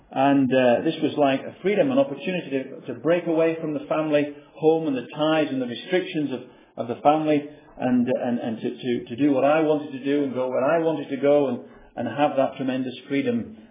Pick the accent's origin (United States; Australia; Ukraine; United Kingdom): United Kingdom; North West England; as you can gather from my accent, I wasn't brought up in these parts. I was brought up in a village in Lancashire, near to a town called Chorley, between Chorley and Preston, a small village.